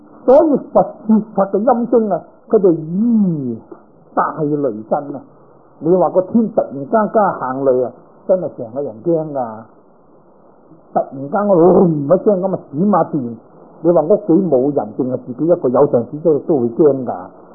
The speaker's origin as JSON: {"language": "Cantonese", "region": "Guangdong", "country": "China", "lives_now": "San Francisco, United States", "said": "我係廣東人，你就廣東啊。咁我咧，我喺三藩市咧"}